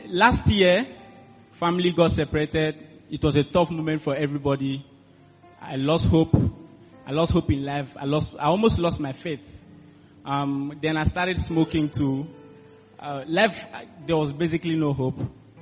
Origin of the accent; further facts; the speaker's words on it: Akwa Ibom, Nigeria; I'm coming from Akwa Ibom.